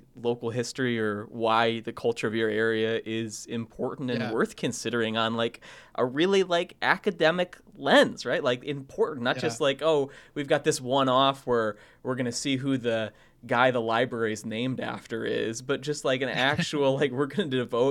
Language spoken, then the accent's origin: English; Sandwich, Illinois, United States; Like, I grew up in Sandwich, Illinois, you know, rural, rural school.